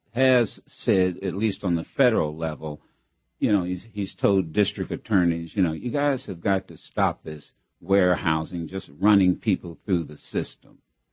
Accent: Dayton, Ohio, United States; In my community, when I grew up in Dayton, Ohio, we didn't know any police officers.

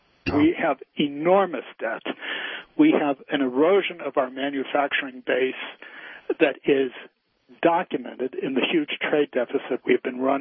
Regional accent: Cincinnati, Ohio, United States; now in Illinois, United States; I grew up in Cincinnati. We took all our vacations in Michigan. I live in Illinois.

